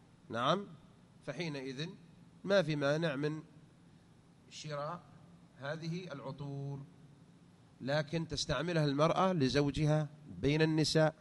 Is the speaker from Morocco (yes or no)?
yes; Morocco; انتشر مثلا عندنا في المغرب